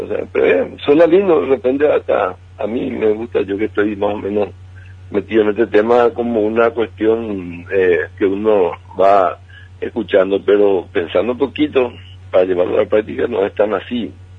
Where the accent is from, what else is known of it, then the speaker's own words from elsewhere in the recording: Paraguay; Entonces, ¿qué es lo que queremos como paraguayo?